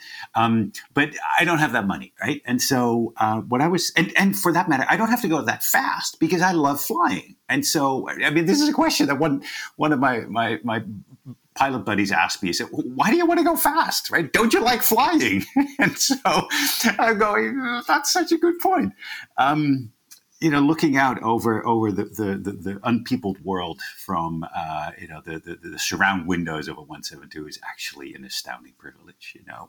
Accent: Netherlands; now in Australia; this is my seventh country, right? I'm from the Netherlands originally, which is sort of the tiniest, a very densely populated piece of Europe.

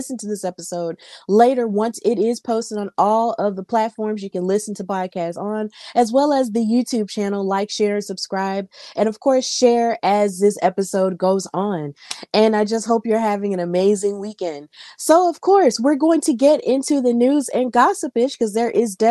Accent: Alabama, United States; Of course, I'm from Alabama, and so we've had a pretty tough time

